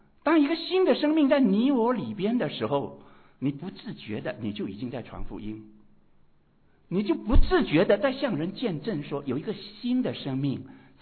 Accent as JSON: {"language": "Chinese", "region": "Fujian", "country": "China", "said": "我们福建人，福建人到了那里都很团结，有同乡会"}